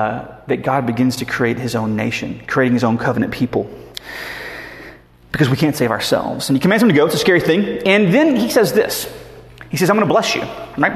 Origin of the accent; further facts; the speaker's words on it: Dothan, Alabama, United States; also born or lived in Birmingham, Alabama; Even when I was growing up, when I moved from Dothan, Alabama to Birmingham, Alabama, I was wearing jams that were orange and gray